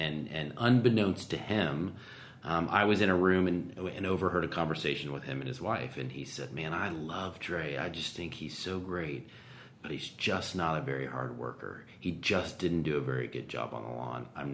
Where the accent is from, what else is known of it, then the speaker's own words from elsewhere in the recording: Dallas, Texas, United States; So I'm from Dallas, Texas. I grew up in Preston Hollow.